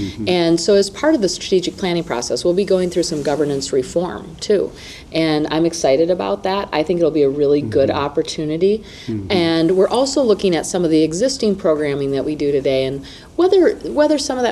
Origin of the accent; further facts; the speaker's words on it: Mankato, Minnesota, United States; I've been down to Mankato a couple of times. That's my hometown.